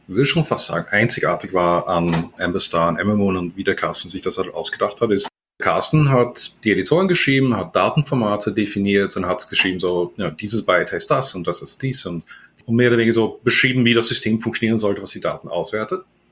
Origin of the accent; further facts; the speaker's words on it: Netherlands; German is a second language; Ich bin Niederländer, wie man wahrscheinlich leicht hört, an meiner Ignoranz von Fälle und sonstige deutsche Schnickschnack. Bin aufgewachsen in den Niederlanden